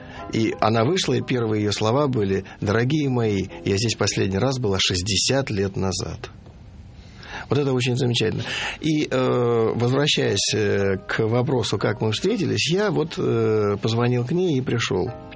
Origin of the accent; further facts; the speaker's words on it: Rostov-on-Don, Rostov Oblast, Russia; born there; она родилась в Ростове-на-Дону, и я родился в Ростове-на-Дону.